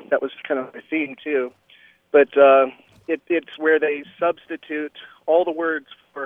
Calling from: Dana Point, California, United States; I'm calling from Dana Point, just up the road from you folks.

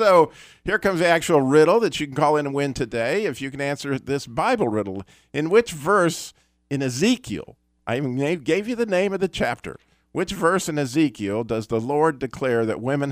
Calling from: Winston-Salem, North Carolina, United States; We are in Winston-Salem, North Carolina.

